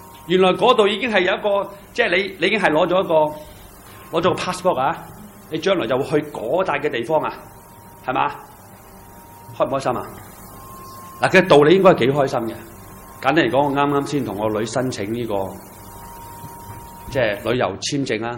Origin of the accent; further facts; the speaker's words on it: China; 其實我中國人都係咁樣嘅